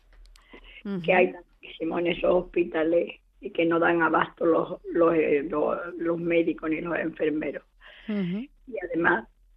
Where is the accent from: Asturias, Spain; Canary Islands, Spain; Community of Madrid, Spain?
Canary Islands, Spain; soy de Tenerife.